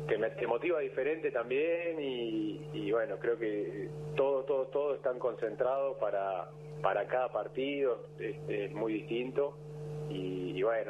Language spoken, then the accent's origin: Spanish; Argentina; Yo soy muy argentino